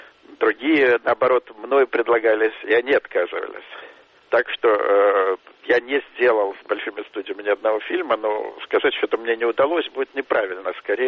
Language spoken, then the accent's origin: Russian; Israel; я из Израиля, и то, что я из Израиля впервые видимый в Голливуде русский мигрант, значит, евреи из России, успешные в Израиле